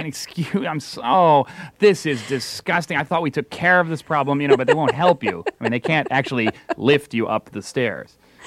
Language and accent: English; United States; and I'm American anyway